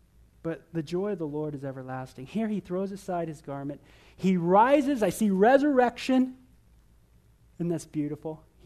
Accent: North Hollywood, California, United States; all the things I went through growing up in North Hollywood

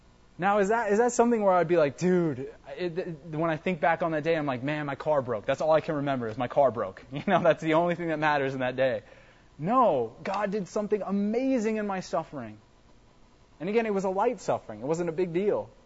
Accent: United States; I'm American, so I'm independent, and I could do this on my own.

